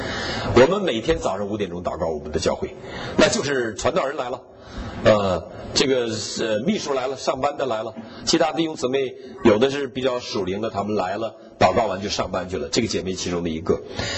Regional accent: Shandong, China; ，我们是山东人

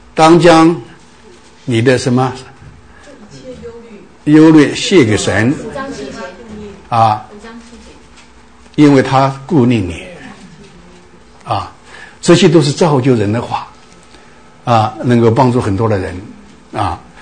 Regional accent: Taiwan; 我们从台湾来的就好记啊，我们台湾有个三七五锦珠啊

